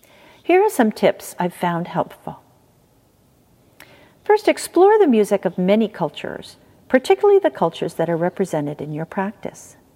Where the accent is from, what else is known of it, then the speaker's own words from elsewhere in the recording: New York, United States; As a New Yorker, my quick and sharp speaking manner is often misunderstood as rudeness.